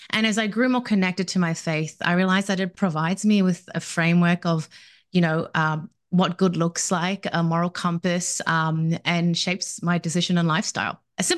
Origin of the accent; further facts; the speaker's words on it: Melbourne, Victoria, Australia; now in United States; I'm a born and raised in Australia. I'm Melbourne. Completed all my education there, including my university degree in finance and law.